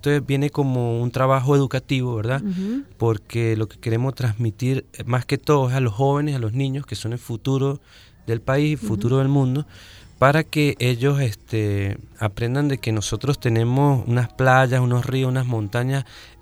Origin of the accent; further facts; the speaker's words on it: San Cristóbal, Táchira, Venezuela; now in Caracas, Venezuela; Sí, yo soy de San Cristóbal, gocho en el mundo, bueno. Por ahí recorriendo. Ahorita estoy en la capital de la República representando a los gochos de Venezuela.